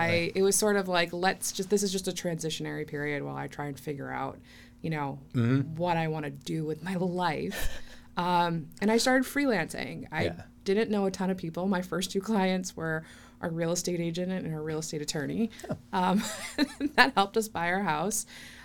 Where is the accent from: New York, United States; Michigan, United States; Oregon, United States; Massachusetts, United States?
Massachusetts, United States; Northbridge; also born or lived in Worcester; I'm from central Massachusetts originally. I was born in Worcester. I was raised in Northbridge, which is about 20 minutes south of there.